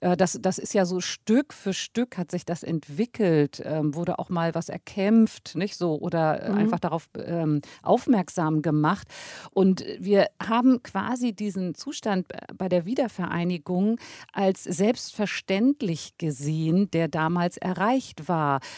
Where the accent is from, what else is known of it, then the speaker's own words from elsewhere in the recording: Hamburg, Germany; accent: Hamburg; Ja, also es klingt, glaube ich, schon ein bisschen hamburgisch, wenn ich so rede, aber platt oder so kann ich jetzt nicht so gut.